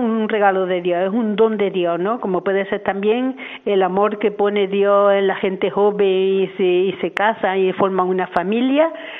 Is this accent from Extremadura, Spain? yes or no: no; Córdoba, Andalusia, Spain; Yo estaba en Córdoba, porque soy cordobesa